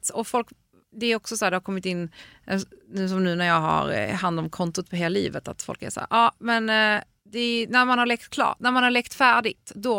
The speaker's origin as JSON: {"language": "Swedish", "country": "Poland", "said": "Jag är från Polen och där jag är ju liksom gifte mig när jag var 35."}